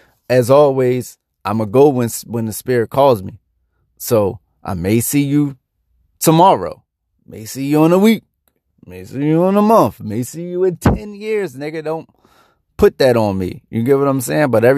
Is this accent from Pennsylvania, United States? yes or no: yes; Philadelphia, Pennsylvania, United States; I'm from Philly, bro.